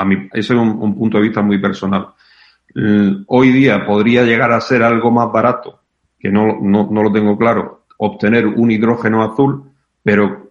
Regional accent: Spain; now in Chile; como chileno de adopción, como saben, yo soy español

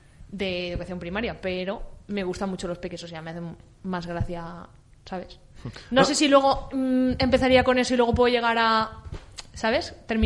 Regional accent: Alborache, Valencian Community, Spain; Pues casi siempre salíamos por mi pueblo, que es Alborache, cerquita de Buñol, y íbamos a hacer rutas por ahí.

